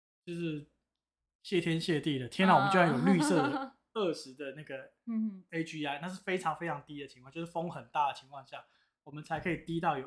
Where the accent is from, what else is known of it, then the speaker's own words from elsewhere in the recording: Taiwan; 我是台湾人